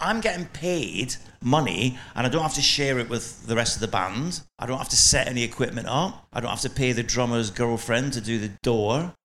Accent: Scotland, United Kingdom; moved away; also born or lived in Nottingham; It's a long story how I moved to Nottingham from Scotland, but I ended up in Nottingham playing saxophone and singing in bands.

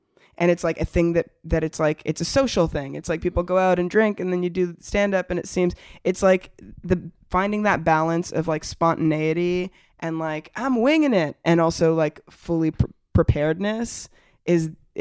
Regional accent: Toronto, Ontario, Canada; I grew up in Toronto, which was very multicultural, but I definitely grew up feeling like embarrassed about my brown side because I didn't read as brown.

